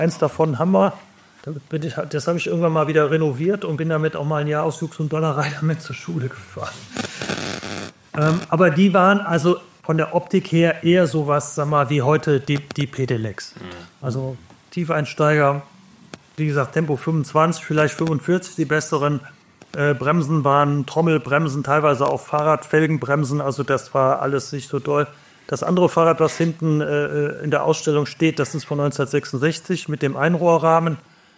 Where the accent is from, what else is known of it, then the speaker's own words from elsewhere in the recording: Rhineland, Germany; Das sage ich natürlich als Rheinländer mit ich sag mal, rheinischer, vielleicht noch rheinischer Frohnatur.